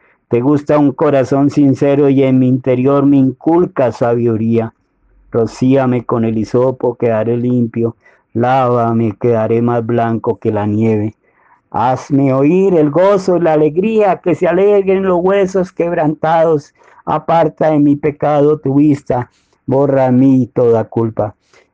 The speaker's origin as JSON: {"language": "Spanish", "region": "Santander", "country": "Colombia", "said": "por allá en una región de Santander, de donde yo soy"}